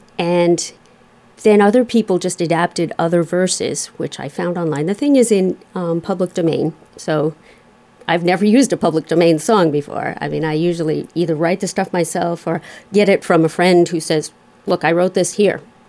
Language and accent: English; New York, United States; also born or lived in Bronx; Actually, I was born in the Bronx. My mother remarried and I moved to Long Island. I went to the State University College of New York, the SUNY School, Potsdam.